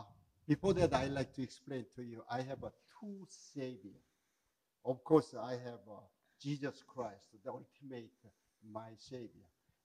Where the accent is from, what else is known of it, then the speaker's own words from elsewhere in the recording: South Korea; also born or lived in Los Angeles; now in Russia; Before that, I came from Los Angeles, California in 2006. Before that, I came from South Korea in 1975.